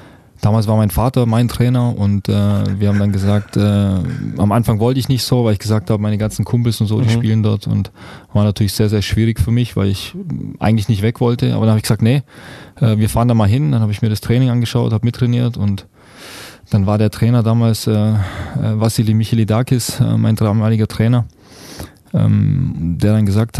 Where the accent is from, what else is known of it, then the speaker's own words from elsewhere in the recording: Nersingen, Bavaria, Germany; das ist gute 10 Kilometer von Ulm entfernt. Bin ich aufgewachsen, beziehungsweise in Nersingen bin ich aufgewachsen